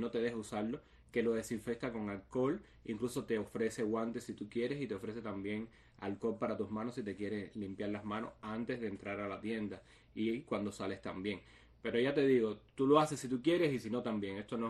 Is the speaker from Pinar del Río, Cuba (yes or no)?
yes; Pinar del Río, Cuba; Yo que soy de Pinar del Río, Puerto Rico me recordó sobre todo los paisajes verdes, el clima